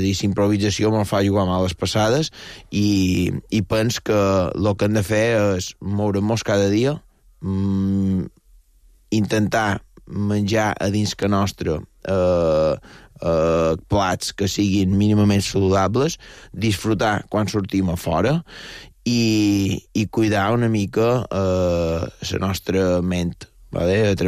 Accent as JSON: {"language": "Catalan", "town": "Artà", "region": "Balearic Islands", "country": "Spain", "said": "ja som d'Artà"}